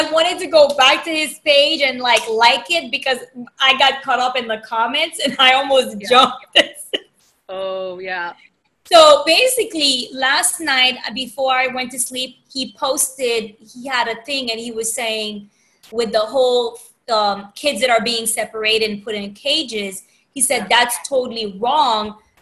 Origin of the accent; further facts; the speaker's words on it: Haiti; moved away; I grew up in Haiti, and I have to say, like, sometimes I think about it